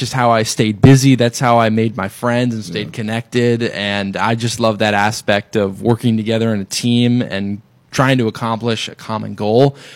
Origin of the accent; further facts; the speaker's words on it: Portland, Oregon, United States; But I grew up in Portland, Oregon, and loved my time there all the way from childhood to going to college up in Spokane, Washington.